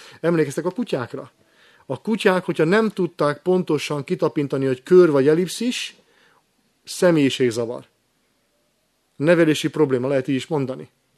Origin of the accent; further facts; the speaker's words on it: Hungary; főleg, hogy a magyarok vagyunk